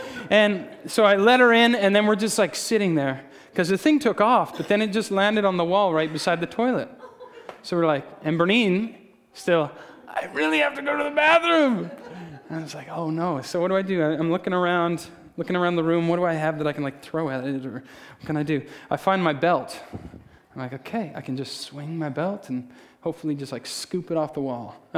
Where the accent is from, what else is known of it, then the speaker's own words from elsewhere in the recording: Alberta, Canada; we come from Alberta, and we lived there pretty much our whole lives.